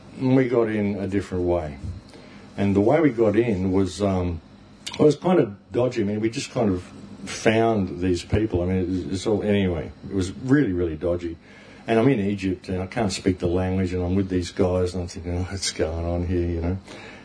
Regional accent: Australia; And I'm saying, hey, man, I'm from Australia. Everything's close.

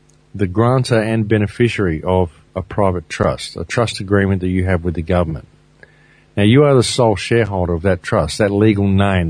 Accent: Byron Bay, New South Wales, Australia; I'm from Byron Bay

